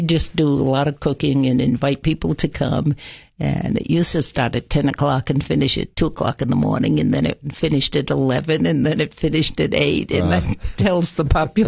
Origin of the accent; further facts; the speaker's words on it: Rhode Island, United States; now in Putnam County, United States; you came to my office, and you said, I'm from Rhode Island, and I used to do cookies